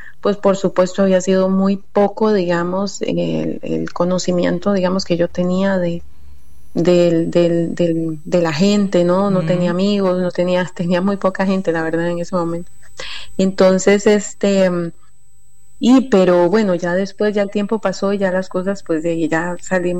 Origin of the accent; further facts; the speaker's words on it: Costa Rica; yo vengo, bueno, yo soy costarricense, obviamente, ¿verdad?